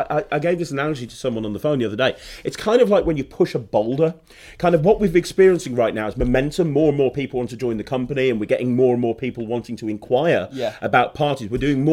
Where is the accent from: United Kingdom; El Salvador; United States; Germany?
United Kingdom; Midlands; we're from the Midlands